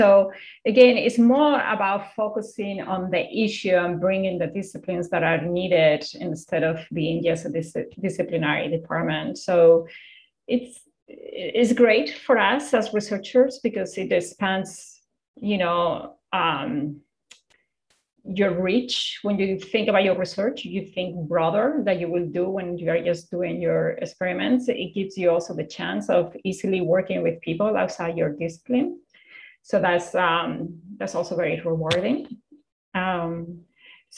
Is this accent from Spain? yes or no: yes; Spain; I'm originally from Spain